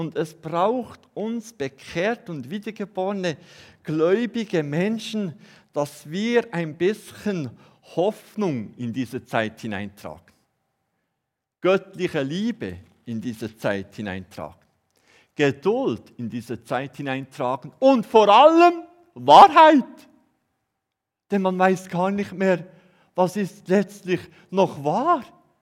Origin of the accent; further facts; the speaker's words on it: Bern, Switzerland; Und ich habe mich richtig privilegiert gefühlt, so als Berner